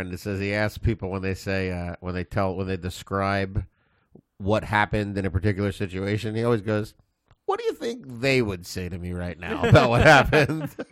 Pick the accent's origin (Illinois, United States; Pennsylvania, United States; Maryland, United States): Pennsylvania, United States; Philadelphia; It's my hometown.